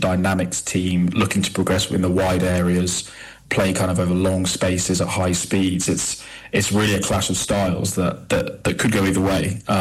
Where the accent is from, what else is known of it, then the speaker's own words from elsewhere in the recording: England, United Kingdom; As an Englishman, I was pretty worried about the English route via Mexico